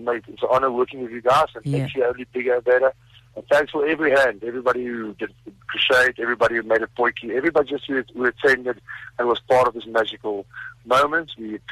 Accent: South Africa; We're South African, so we decided we want to do the largest serving of poikikos, which is a traditional South African meal in the world.

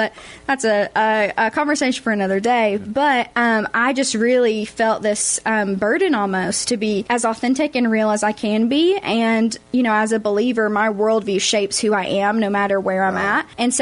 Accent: Putnam County, Tennessee, United States; now in Dallas, United States; I was born and raised here in Putnam County, so I'm a local girl. But I left after I graduated high school. I went to be in Dallas, Texas

